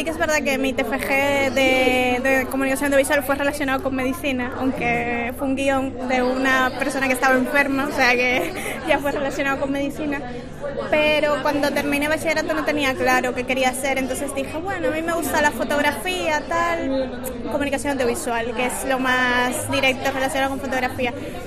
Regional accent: Cuba; also born or lived in Madrid; now in Santiago, Spain

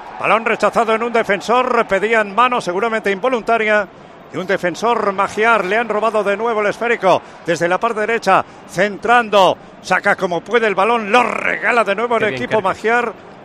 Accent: Mas de las Matas, Aragon, Spain; En Más de las Matas, en mi pueblo, cuando venía un circo, ¿sí?, en verano, decían, vienen los húngaros.

